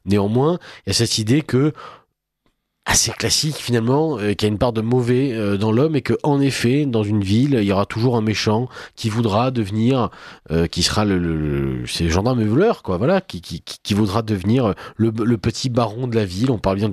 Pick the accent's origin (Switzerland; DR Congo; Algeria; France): Algeria; puisque je suis algérien et que je le revendique